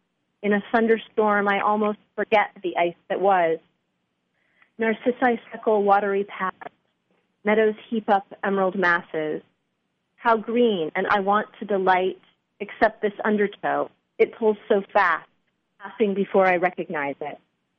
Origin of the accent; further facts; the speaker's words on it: California, United States; I mean, I'm a Californian, like, you know, in my growing up.